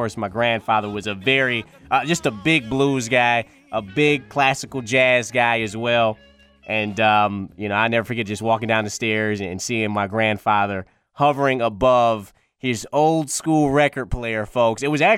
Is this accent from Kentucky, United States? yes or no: no; Detroit, Michigan, United States; You know, I never forget growing up in Detroit, and my grandparents used to pick me and my sister up from elementary school.